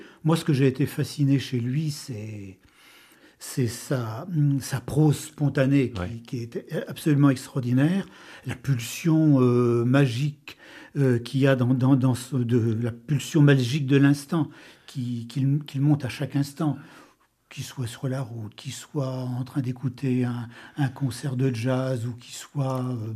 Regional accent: Normandy, France; Mais je suis normand, clairement.

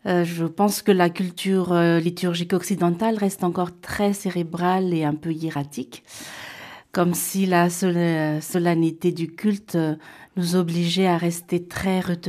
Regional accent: Madagascar; chez moi, à Madagascar

